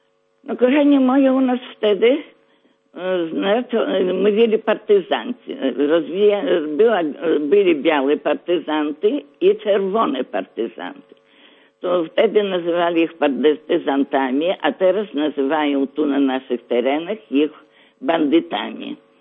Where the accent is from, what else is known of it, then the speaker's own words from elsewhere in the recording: Vievis, Vilnius County, Lithuania; I chociaż ja z Jewia